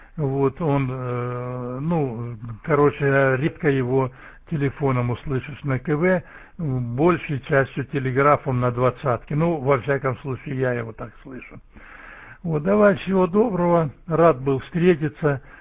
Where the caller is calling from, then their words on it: Stavropol, Stavropol Krai, Russia; Я ж не с Украины, со Ставрополя на приеме.